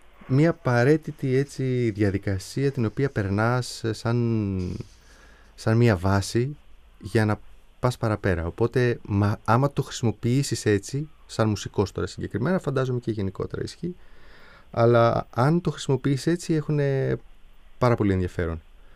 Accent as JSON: {"language": "Greek", "town": "Trikala", "region": "Thessaly", "country": "Greece", "tie": "born or raised there", "also_born_or_lived": "Athens", "lives_now": "Thessaloniki, Greece", "said": "Εγώ γεννήθηκα στην Αθήνα, αλλά μεγάλωσα στα Τρίκαλα, Θεσσαλία, κάμπος εκεί, έτσι. Και ήρθα εδώ πέρα μετά για σπουδές."}